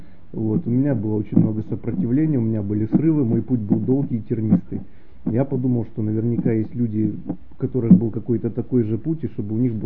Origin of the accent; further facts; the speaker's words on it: Tobolsk, Tyumen Oblast, Russia; Детство прошло в Тобольске. Это город с такими еще со времен Российской империи тюремно-каторжанскими традициями.